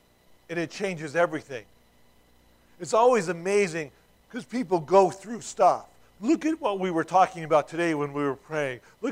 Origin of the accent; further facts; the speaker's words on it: Ireland; Being Irish, I love Irish and Celtic things.